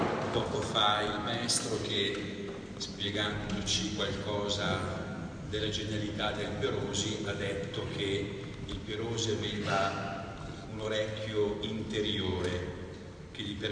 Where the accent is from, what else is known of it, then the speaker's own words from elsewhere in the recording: Tortona, Piedmont, Italy; per chi come noi che siamo di Tortona